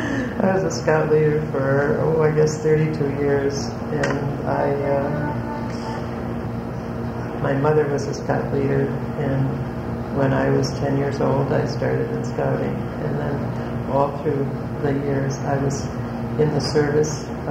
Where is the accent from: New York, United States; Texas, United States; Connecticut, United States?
Connecticut, United States; Bridgeport; I am 65 years old, and I was born and brought up in Bridgeport.